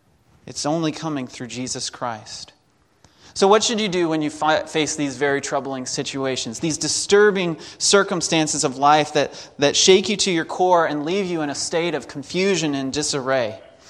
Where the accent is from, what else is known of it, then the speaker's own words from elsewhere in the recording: North Carolina, United States; and then I love going home where I grew up in North Carolina since the age of six.